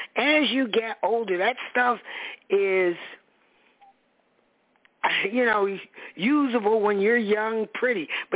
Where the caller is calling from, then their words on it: Virginia, United States; from Virginia.